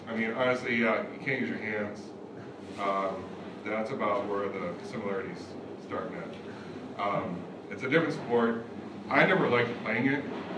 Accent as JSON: {"language": "English", "town": "Pontiac", "region": "Michigan", "country": "United States", "tie": "born or raised there", "said": "You know, we grew up in Pontiac, so, which is as close to an environment identical as Detroit as you, there can be."}